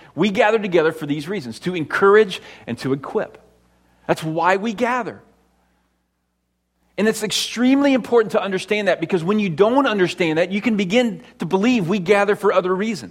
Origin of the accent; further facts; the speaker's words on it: United States; I should have that right as an American.